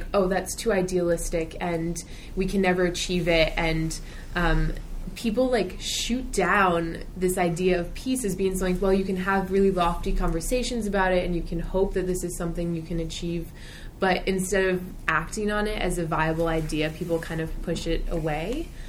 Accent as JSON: {"language": "English", "town": "New Haven", "region": "Connecticut", "country": "United States", "said": "I'm from New Haven, Connecticut. I go to Haverford."}